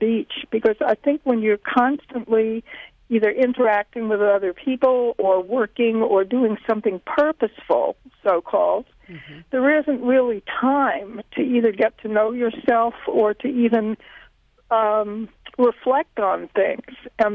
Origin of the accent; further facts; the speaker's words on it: Minnesota, United States; now in California, United States; Well, first of all, I remember when I first arrived in California, I came from Minnesota, transcendental meditation was all the rage.